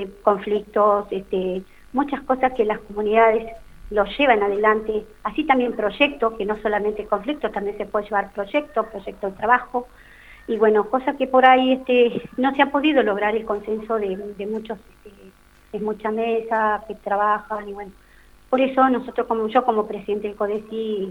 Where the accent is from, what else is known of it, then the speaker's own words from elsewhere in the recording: Ipetren Chico, Río Negro, Argentina; Si yo bien vengo de comunidades, la comunidad en la cual pertenezco es la Los Penimapu, soy del Ipetren Chico, para alguien que no se ubica, estoy a 130 kilómetros de Ingeniero Jacobacci, en la cual me crié